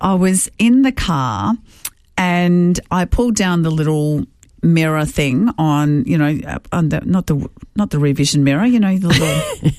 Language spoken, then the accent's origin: English; Trafalgar, Victoria, Australia; And growing up in Trafalgar, our milk bar on the main street